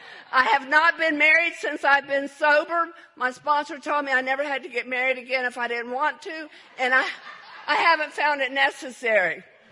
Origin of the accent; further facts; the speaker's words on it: Georgia, United States; born there; also born or lived in Germany; I was born in Georgia, and then we went to Germany.